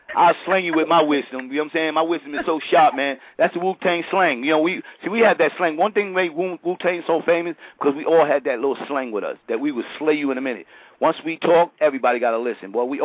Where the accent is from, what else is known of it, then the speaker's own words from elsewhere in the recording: Brooklyn, New York, United States; I'm from Fort Greene, kid. I'm from Fort Greene.